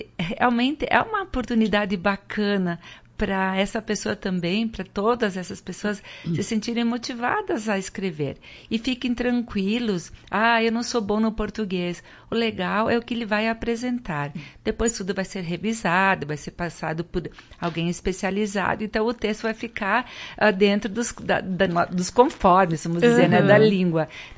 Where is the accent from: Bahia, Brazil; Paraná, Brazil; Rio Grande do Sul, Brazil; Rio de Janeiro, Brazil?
Rio Grande do Sul, Brazil; Marau; Bem, eu sou natural de Marau e eu tenho assim um orgulho de ser marauense